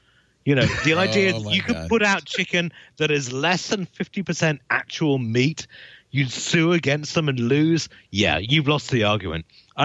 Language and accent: English; United Kingdom; But no, I mean, as a Brit, this has been something